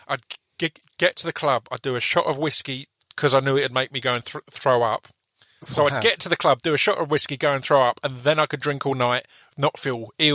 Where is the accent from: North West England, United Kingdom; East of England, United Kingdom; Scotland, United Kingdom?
East of England, United Kingdom; I'm from Essex. In Essex, if you're out with mates